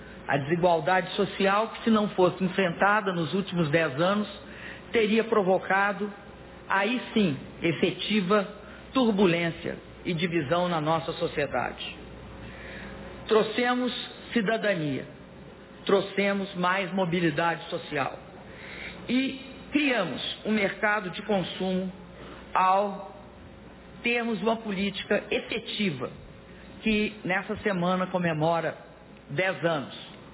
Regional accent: Minas Gerais, Brazil; Disse um compositor e poeta da minha terra natal, Minas Gerais

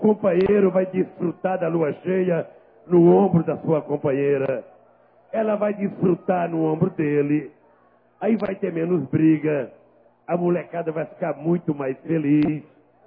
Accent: Northeast Region, Brazil; now in São Paulo, Brazil; pelo fato de eu ser um nordestino, morando em São Paulo, virei vascaíno

